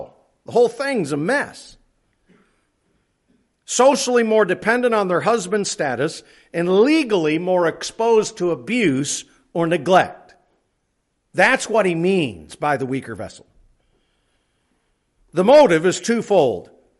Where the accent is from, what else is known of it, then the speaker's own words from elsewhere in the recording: Pennsylvania, United States; I was raised in Pennsylvania.